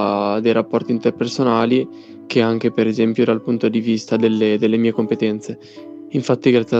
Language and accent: Italian; Romania; vengo dalla Romania. Io suono l'arpa da quando sono piccolo